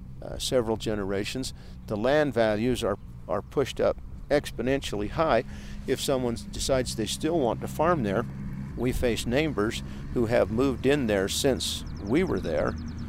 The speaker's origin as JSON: {"language": "English", "town": "Salt Lake City", "region": "Utah", "country": "United States", "tie": "born or raised there", "said": "I grew up in Salt Lake City on the East Bench. I come from a non-farm background"}